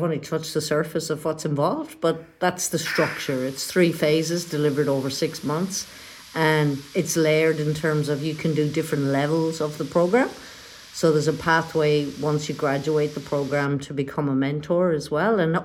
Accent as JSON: {"language": "English", "country": "Ireland", "tie": "born or raised there", "moved": "as an adult", "lives_now": "Australia", "said": "I sold the house I grew up with in Ireland. I mean, I was in my 40s at the time. And I set in progress the move over here to Australia."}